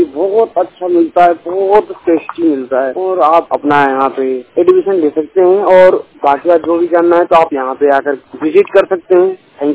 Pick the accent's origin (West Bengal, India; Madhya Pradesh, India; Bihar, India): Bihar, India; now in Najafgarh, India; और मैं समस्तीपुर जिला बिहार का रहने वाला हूं और मैं नजफगढ़ राष्ट्रीय blind school and training centre में रहता हूं